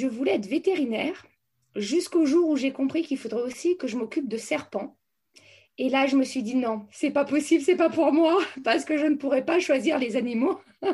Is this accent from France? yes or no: yes; France; moi, je suis une fille de militaire. Donc, j'ai énormément déménagé partout en France. J'ai fait plus de 16 déménagements dans ma jeunesse.